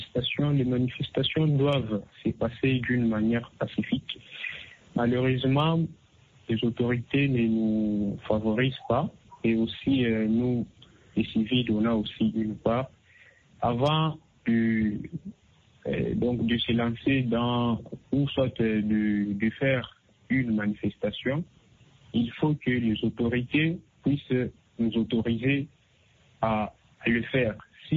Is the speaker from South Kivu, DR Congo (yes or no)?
no; Kolwezi, Lualaba, DR Congo; Je donne l'exemple ici chez nous, à Kolwezi.